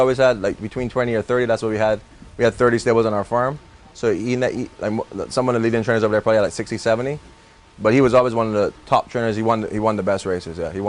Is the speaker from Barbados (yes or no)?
yes; Barbados; I grew up in Barbados. We had a farm where we keep all our horses